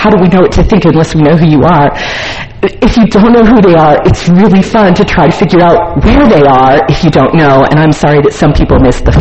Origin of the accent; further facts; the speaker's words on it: Slidell, Louisiana, United States; I'm from Slidell, Louisiana. The Bishop's Storehouse for the Gulf Coast is about a mile and a half from my house.